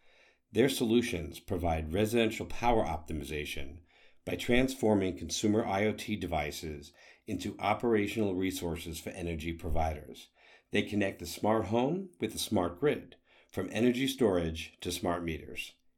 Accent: Brooklyn, New York, United States; who's pretty much every guy Matthew and I grew up with in Brooklyn

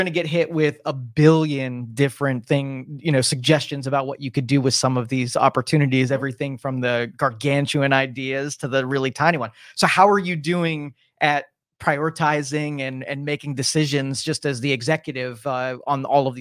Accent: Girard, Ohio, United States; I grew up in Girard.

